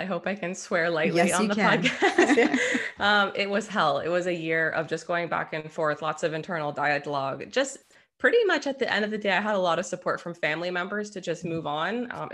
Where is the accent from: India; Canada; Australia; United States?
Canada; Ontario; So I am a Canadian gal in Southern Ontario.